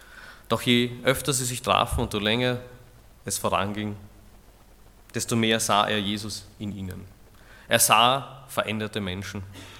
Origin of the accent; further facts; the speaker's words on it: Vienna, Austria; ich bin aus Wien, gehe in die evangelikale Gemeinde Wien-Meidling